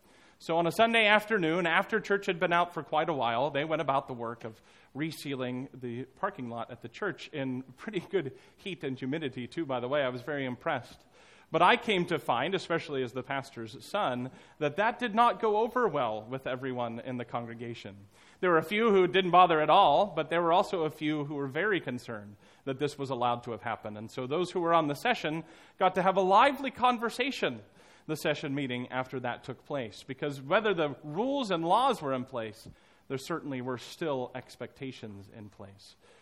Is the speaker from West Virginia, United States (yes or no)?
yes; West Virginia, United States; Well, I'm from West Virginia, Alan.